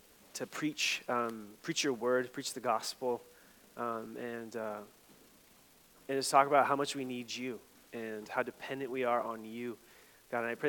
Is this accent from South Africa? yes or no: no; Puerto Rico; I'm Puerto Rican. I was born in Puerto Rico, which means that we're all Catholic, pretty much, about 99.9% of us. So I grew up going to Mass every Sunday.